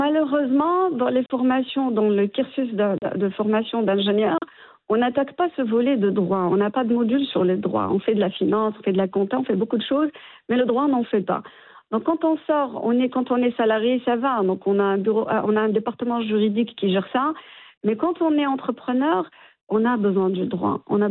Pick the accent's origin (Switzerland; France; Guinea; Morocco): Morocco; Et on est marocain.